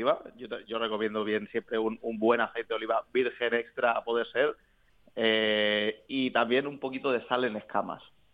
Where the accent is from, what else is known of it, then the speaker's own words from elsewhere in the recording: Barcelona, Catalonia, Spain; Soy de Barcelona, pero me ha salido ahí esa puntilla. Mis abuelos son sevillanos.